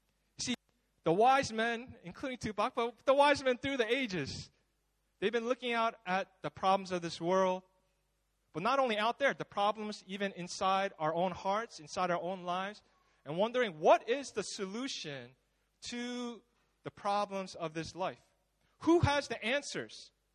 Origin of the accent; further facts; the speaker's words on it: United States; now in Sydney, Australia; especially here in Sydney, you know, I grew up in America, and so Christmas time was always cold, there was snow